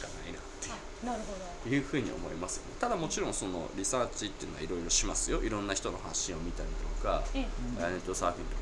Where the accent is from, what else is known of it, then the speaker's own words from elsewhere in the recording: Akita, Japan; たまにこう地元に帰るとやっぱその僕は秋田県出身なんですけど、まあ、仕事がないわけですよ。